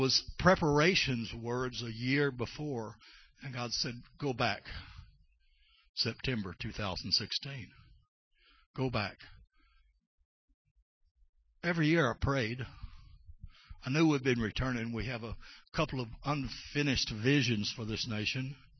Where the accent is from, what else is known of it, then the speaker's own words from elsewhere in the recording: Texas, United States; born there; we had a new pastor come to our congregation, which shifted back to the town I was born in West Texas